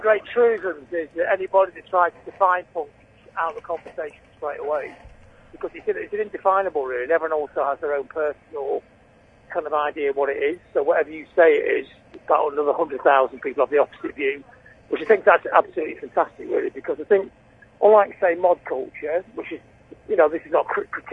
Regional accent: Blackpool, North West England, United Kingdom; We were inspired in the north of England. I was growing up in Blackpool by … when that … came out in January 77.

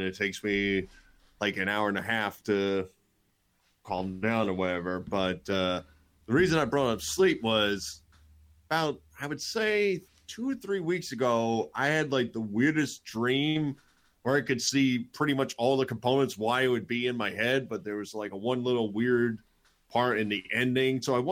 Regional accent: South Brunswick, New Jersey, United States; So I go back to the house I grew up in South Brunswick, New Jersey, which was right by a lake.

